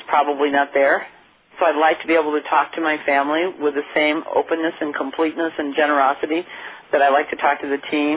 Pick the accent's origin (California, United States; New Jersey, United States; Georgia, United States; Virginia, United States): California, United States; Santa Paula; I grew up in Santa Paula, California, Gail, where the highest paid person was an oil driller, rigger.